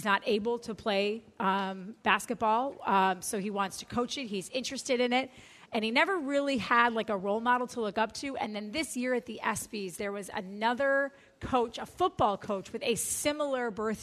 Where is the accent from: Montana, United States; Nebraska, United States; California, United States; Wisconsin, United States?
Wisconsin, United States; When I drive into my hometown back in Wisconsin, there isn't anything that says we've had this many whatever kind of scholars.